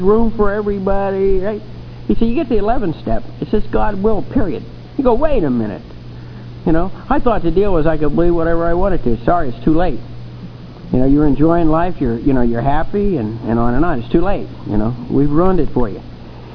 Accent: Ireland; I'm Irish. I won't tell you what church we went to.

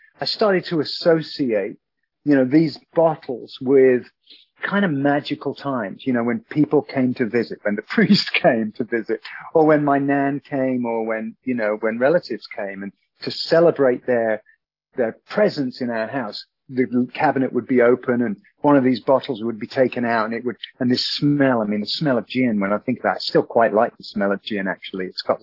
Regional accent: England, United Kingdom; born there; 6/20/60 is my birthday. And I was born in the Midlands of England.

